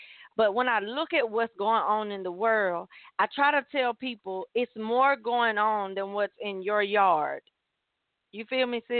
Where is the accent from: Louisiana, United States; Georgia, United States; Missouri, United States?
Georgia, United States; Atlanta; I think that's what most of us in Atlanta. Look. And so growing up in Atlanta, I realized that a lot of stuff we kept